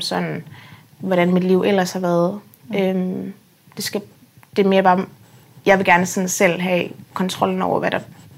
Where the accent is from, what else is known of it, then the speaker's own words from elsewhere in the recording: Odense, Region of Southern Denmark, Denmark; Mm. Jeg er 21 år. Kommer fra Odense.